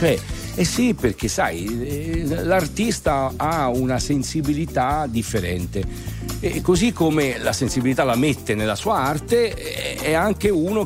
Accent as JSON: {"language": "Italian", "region": "Tuscany", "country": "Italy", "said": "io da toscano non lo conoscevo"}